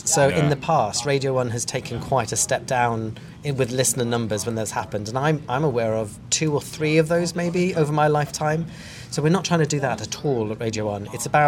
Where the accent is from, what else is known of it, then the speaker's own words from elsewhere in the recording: Aberystwyth, Wales, United Kingdom; You know, I'm from Aberystwyth.